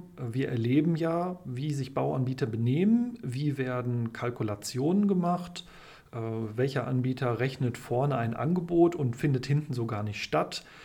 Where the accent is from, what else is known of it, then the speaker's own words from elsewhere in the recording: North Rhine-Westphalia, Germany; ich komme aus dem Ruhrgebiet und bin deshalb manchmal ein bisschen platt